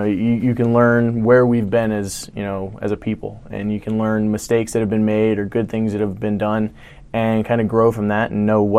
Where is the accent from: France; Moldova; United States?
United States; Florida; I'm from South Florida.